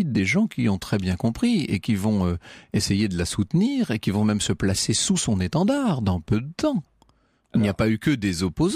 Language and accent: French; Poitiers, Nouvelle-Aquitaine, France; C'est pas parce que je suis originaire de Poitiers